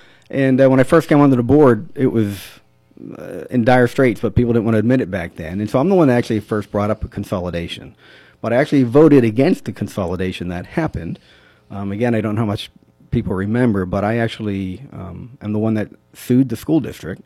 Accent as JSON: {"language": "English", "region": "Pennsylvania", "country": "United States", "tie": "born or raised there", "said": "raising my kids in Beaver County and growing up in Allegheny County, the middle school concept was not a new concept by any means."}